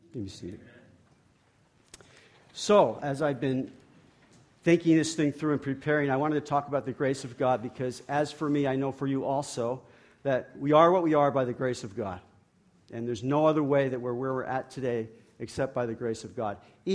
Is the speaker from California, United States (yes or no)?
no; New York, United States; I was raised, born and raised in New York. I had four sisters, no brothers.